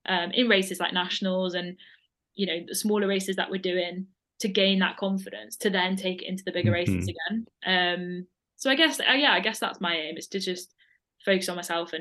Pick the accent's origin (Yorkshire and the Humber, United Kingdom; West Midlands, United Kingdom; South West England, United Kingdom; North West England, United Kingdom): South West England, United Kingdom; born there; also born or lived in United States; I was born in Devon, but as soon as I was born, so 6 months after, we moved to America for 4 years. So a lot of my kind of growing up and nursery and everything was in America.